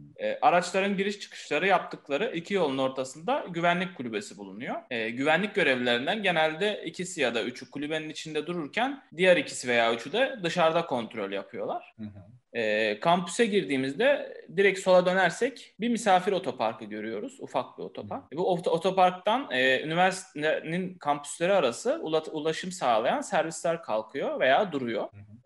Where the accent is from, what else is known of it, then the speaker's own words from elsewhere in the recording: Kırıkkale, Turkey; now in Istanbul, Turkey; Ben de Kırıkkaleliyim normalde ama hep okulun çevresinde yaşıyordum.